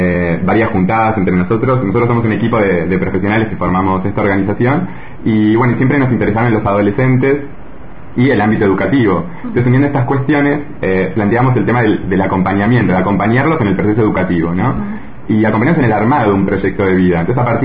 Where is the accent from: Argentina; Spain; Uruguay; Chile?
Argentina; Bariloche, Río Negro; Fuimos al colegio juntos, somos del interior, de Bariloche, estudiamos juntos psicología